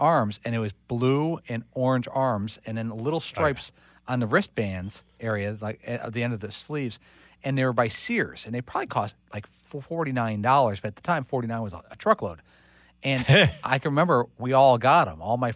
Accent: Chicago, Illinois, United States; Growing up in Chicago, you hope to get some type of Chicago Bears.

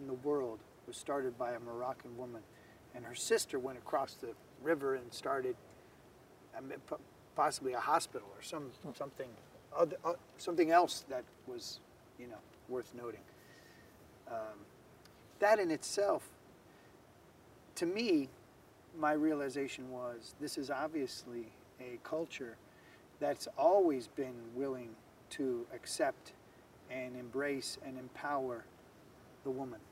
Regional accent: United States; considering I'm from the United States, in which, you know, we haven't been around very long.

